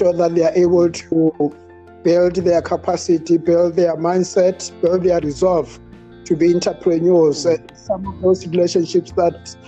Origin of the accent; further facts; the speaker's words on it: Lephalale, Limpopo, South Africa; Well, I migrate between Gauteng and Lephalale. Lephalale is my hometown.